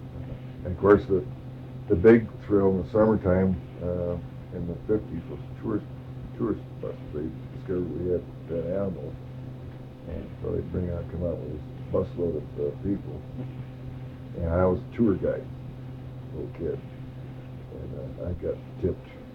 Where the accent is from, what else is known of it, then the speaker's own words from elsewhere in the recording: Anchorage, Alaska, United States; also born or lived in Lansing, Michigan; I was born in Lansing, Michigan, 1941, and my family moved to Anchorage, Alaska in 1946. They sold everything they had in Michigan and moved to Alaska.